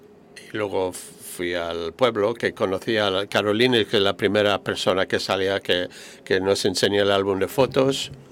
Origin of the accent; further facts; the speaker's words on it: northern France, France; Porque yo soy del norte de Francia, no tenemos tantos incendios de ese tipo ahí.